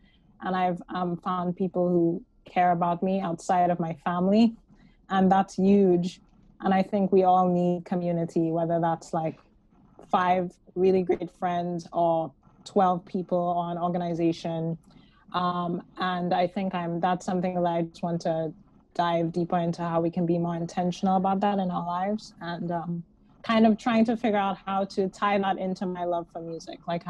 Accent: St. Lucia; I'm from St. Lucia, if nobody knows where that is. It's a place that exists.

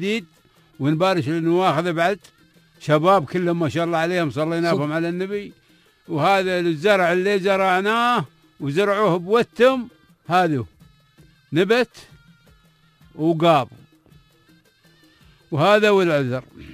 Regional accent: Bahrain; نحن من البحرين

